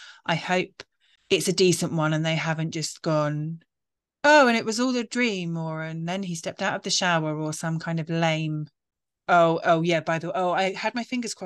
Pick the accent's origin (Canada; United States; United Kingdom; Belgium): United Kingdom; I have been in America for Halloween once as a British person